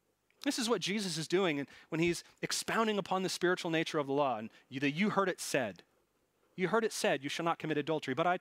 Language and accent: English; New York, United States; I'm just a complicated Italian. I grew up in New York.